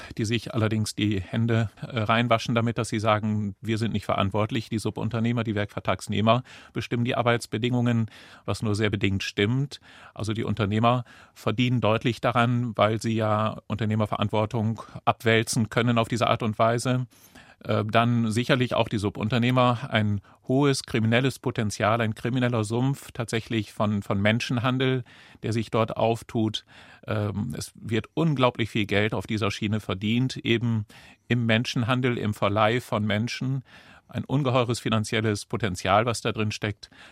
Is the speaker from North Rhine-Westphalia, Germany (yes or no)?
no; Lower Saxony, Germany; Wir haben eine Region, das ist ja meine Heimatregion, auch das Oldenburger Münsterland, die früher ganz arm war.